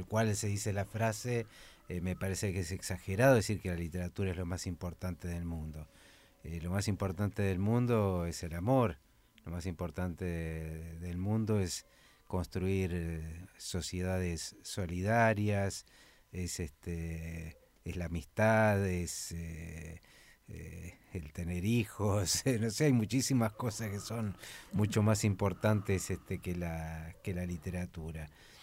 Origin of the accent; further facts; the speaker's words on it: Argentina; vinimos cuatro escritores de Argentina, tres poetas y una dramaturga